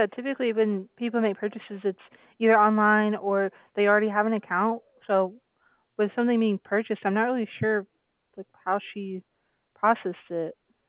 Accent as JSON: {"language": "English", "region": "New York", "country": "United States", "moved": "as an adult", "lives_now": "Toronto, Canada", "said": "I'm originally from New York, but my husband lives here."}